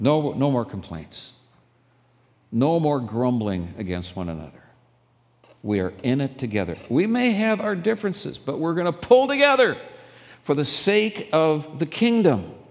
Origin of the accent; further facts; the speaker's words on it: Minnesota, United States; also born or lived in Michigan; I lived for 15 long years in Michigan. And I grew up in Minnesota.